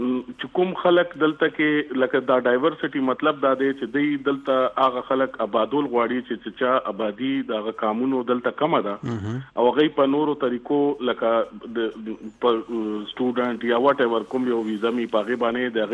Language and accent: Pashto; Pakistan; also born or lived in Saudi Arabia; زه اوس پاکستانی یم خو چونکه زه پیدایش زما د سعودي دی